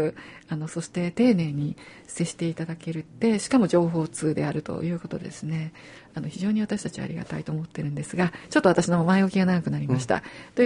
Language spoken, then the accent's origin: Japanese; Tokyo, Japan; で私はもともと東京出身なもんですから、京都にやっぱりすごく強い憧れを持っていて